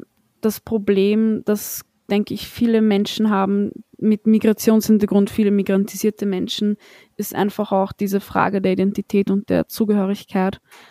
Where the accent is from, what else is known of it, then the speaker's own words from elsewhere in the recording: Austria; born there; ich bin in Österreich geboren. Meine Eltern sind in Bulgarien geboren, aber eigentlich aus der Türkei.